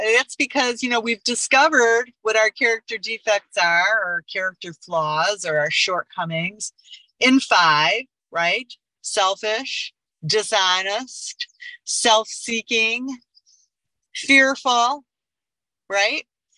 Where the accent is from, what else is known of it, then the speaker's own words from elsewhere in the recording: Detroit, Michigan, United States; I'm from Detroit and so excited to go and see my family, et cetera, et cetera, et cetera, celebrate the wedding.